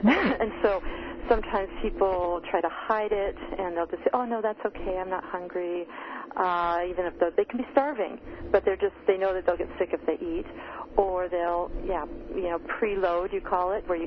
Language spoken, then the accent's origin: English; California, United States; moved away as an adult; also born or lived in Ohio / Las Vegas; now in Canada; I'm originally from California. So I called a California phone number. I born and raised California, lived in Ohio, and back to Northern California then